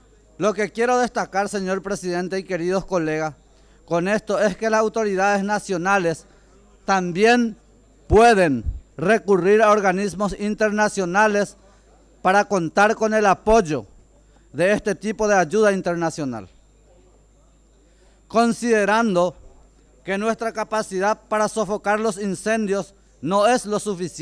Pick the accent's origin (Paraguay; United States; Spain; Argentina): Paraguay; Como paraguayo, debemos de luchar contra la inconsciencia